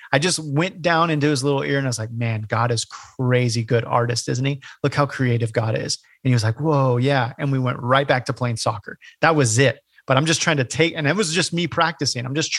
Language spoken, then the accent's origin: English; California, United States; I grew up in California, the Bay Area.